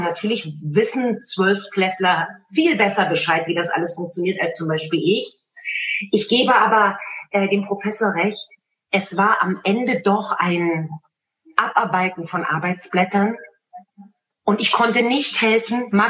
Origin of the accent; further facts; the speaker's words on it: East Germany, Germany; Und ich bin aus der DDR